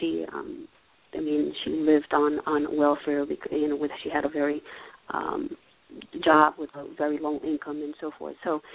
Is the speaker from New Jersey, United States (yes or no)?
yes; Paterson, New Jersey, United States; when I was about 18, I was growing up in Paterson, New Jersey